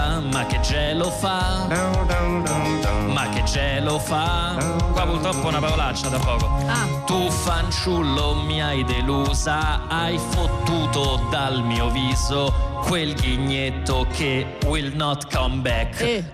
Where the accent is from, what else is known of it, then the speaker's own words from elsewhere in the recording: Rome, Lazio, Italy; Io sono avvantaggiato il fatto che sono di Roma, quindi a volte andiamo a cantare.